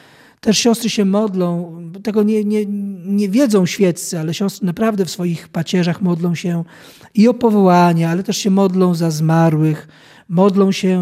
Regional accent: Masovian Voivodeship, Poland; Ja pochodzę z diecezji płockiej

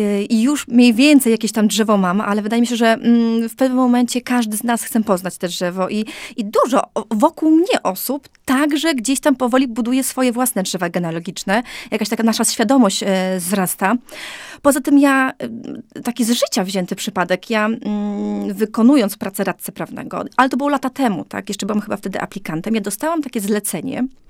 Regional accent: Śniadowo, Podlaskie Voivodeship, Poland; ja pochodzę ze Śniadowa

